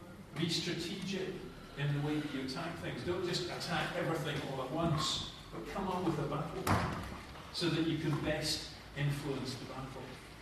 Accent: Scotland, United Kingdom; I'm Scottish and Presbyterian

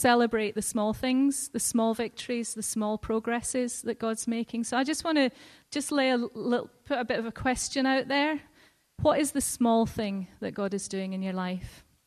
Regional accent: Scotland, United Kingdom; You know, I'm Scottish, so I'm a hard worker.

